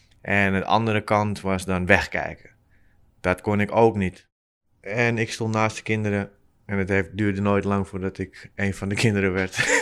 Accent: Amsterdam, North Holland, Netherlands; born there; Ik ben geboren in Amsterdam. Ik ben 35 jaar.

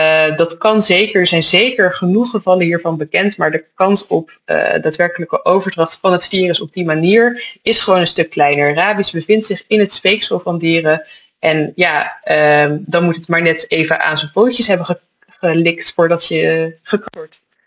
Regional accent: Netherlands; Ik denk dat wij als Nederlanders weinig contact hebben met vleermuizen over het algemeen.

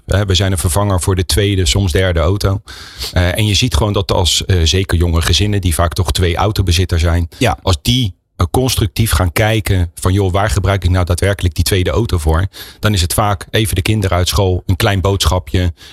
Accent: The Hague, South Holland, Netherlands; accent: The Hague; ik ben zelf afkomstig uit Den Haag. Dat is misschien ook wel gehoord.

